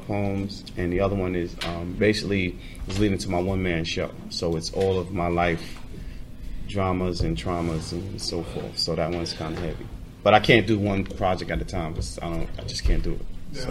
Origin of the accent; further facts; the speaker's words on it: New York, United States; now in Charlotte, United States; I live in Charlotte. I'm from New York, but I live in Charlotte now.